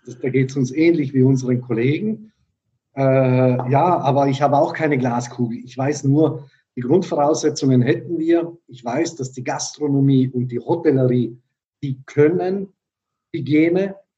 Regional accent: Bolzano, Trentino-Alto Adige, Italy; now in Germany; Ich bin ja nicht hier geboren, ich bin italienischer Staatsbürger, ich komme ja aus Bozen und ich bin jetzt seit 3 Jahren hier.

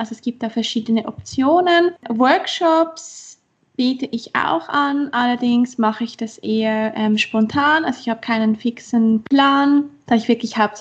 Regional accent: Switzerland; Also, wie gesagt … Ich komme aus der Schweiz

